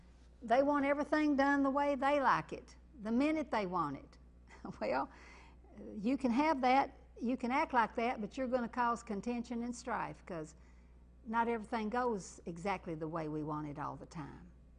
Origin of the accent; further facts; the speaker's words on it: Kentucky, United States; I come from Eastern Kentucky